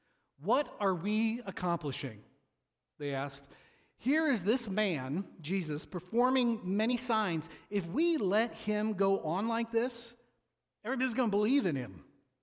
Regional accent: Peoria, Illinois, United States; also born or lived in Wisconsin; I grew up in Peoria, and for some reason everybody called Peoria, Illinois, the armpit of Illinois. Then we grew up, we lived in Wisconsin, down in the corner of Wisconsin.

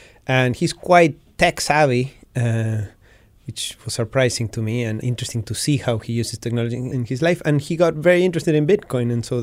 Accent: Patagonia, Argentina; You know, I sort of grew up knowing about Malman because I'm from Patagonia, and Francis Malman is a celebrity down here.

